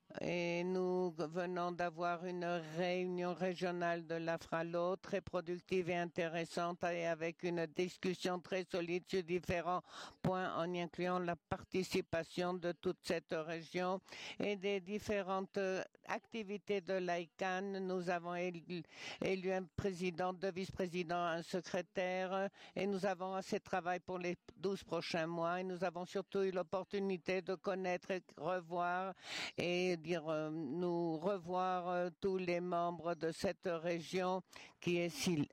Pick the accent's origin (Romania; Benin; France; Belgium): Romania; Je suis de la Roumanie.